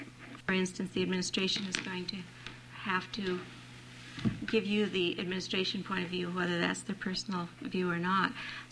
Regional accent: Ketchikan, Alaska, United States; I'm from Ketchikan.

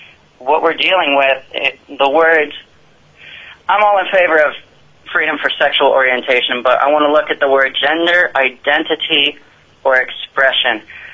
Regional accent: Homer, Alaska, United States; I'm from Homer, Alaska.

